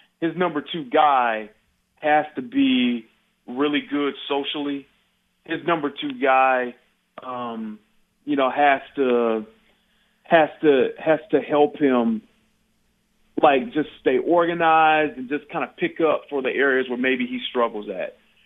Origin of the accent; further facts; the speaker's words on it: Detroit, Michigan, United States; now in Kansas City, United States; I'm not from Kansas City. I'm from Detroit, okay?